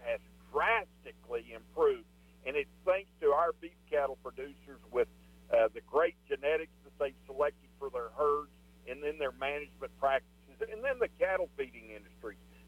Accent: Texas, United States; I remember growing up in the Texas Panhandle as a kid.

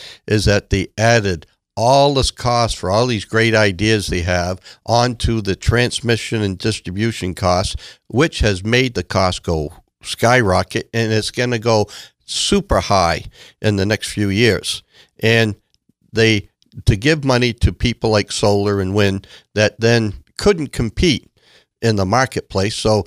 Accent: Farmington, United States; born there; Me too. I was born in Farmington. As a matter of fact, I was born in Farmington exactly 66 years ago tomorrow.

